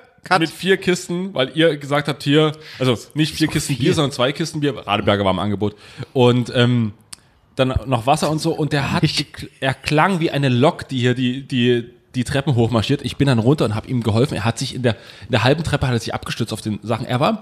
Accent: East Germany, Germany; Ich komme aus dem Osten

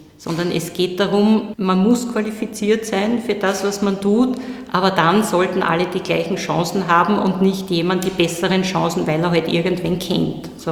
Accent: Styria, Austria; hatte in Graz studiert, ich bin aus der Steiermark

